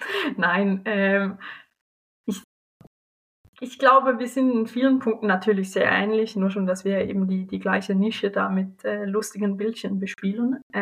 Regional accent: Switzerland; vielleicht als Schweizerin, ich glaube, da ist es zum Teil schwer, weil ihr macht schon recht oft Zeug anders, wie wir das in der Schweiz tun.

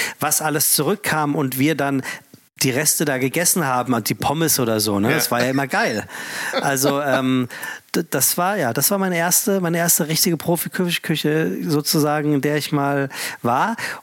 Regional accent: Frankfurt, Hesse, Germany; Frankfurt und zwar Hiptebach, auch nicht in Sachsenhausen, was Triptebach wäre, sondern ich bin waschechte Frankfurter.

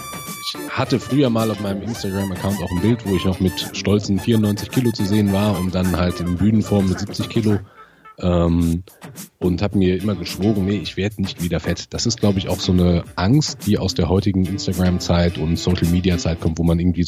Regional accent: North Rhine-Westphalia, Germany; ich komme aus der Nähe von Siegen

